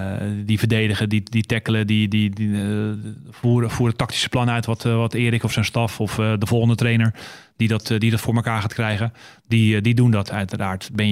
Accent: South Holland, Netherlands; Ik kwam uit de Bolderstreek.

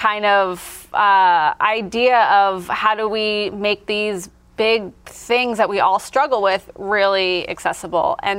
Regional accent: New Jersey, United States; So I grew up in New Jersey. I went to public school.

